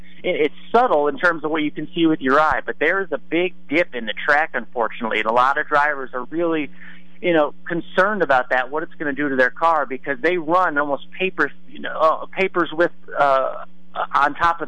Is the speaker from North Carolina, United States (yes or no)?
yes; Charlotte, North Carolina, United States; You know, I'm from Charlotte, the Charlotte Hornets.